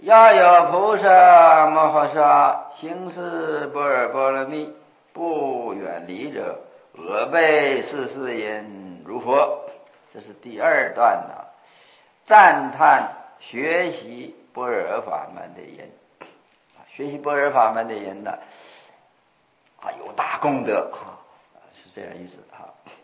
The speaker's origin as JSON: {"language": "Chinese", "country": "China", "said": "我们中国人欢喜简略，这个就留两个音啊"}